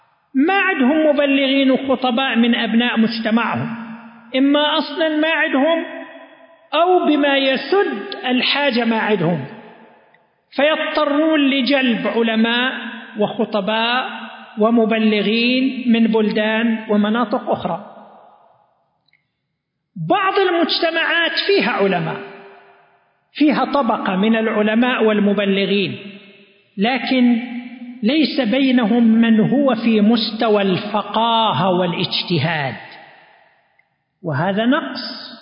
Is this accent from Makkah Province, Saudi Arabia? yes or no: no; Eastern Province, Saudi Arabia; مدن وقرى كثيرة عندنا في القطيف والأحساء ما فيها عالم